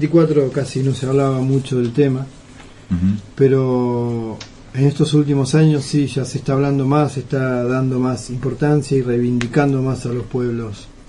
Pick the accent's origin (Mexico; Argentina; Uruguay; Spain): Argentina; Y nosotros, como argentinos, tuvimos una etapa que yo creo que era todo lo contrario